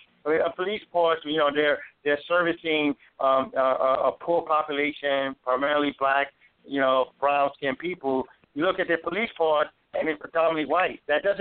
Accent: New York City, New York, United States; I grew up dirt poor in Harlem, raised by a single mom on welfare, right?

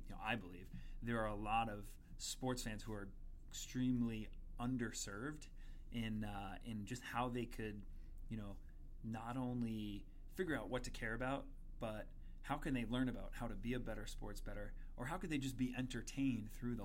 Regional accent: New York, United States; So, well, I'm from Long Island, dyed-in-the-wool Islander fan

